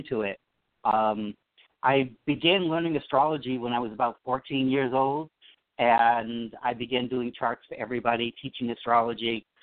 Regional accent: Boston, Massachusetts, United States; Okay, so I grew up in the Boston area

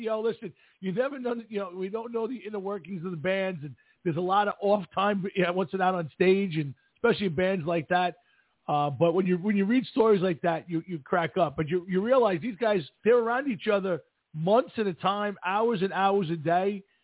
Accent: Staten Island, New York, United States; We're from Staten Island. There is a history there.

